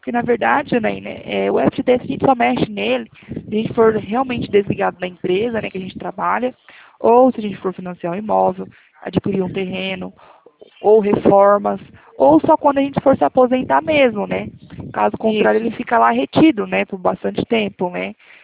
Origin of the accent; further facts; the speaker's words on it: Presidente Prudente, São Paulo, Brazil; Nós somos aqui de Presidente Prudente, interior de São Paulo.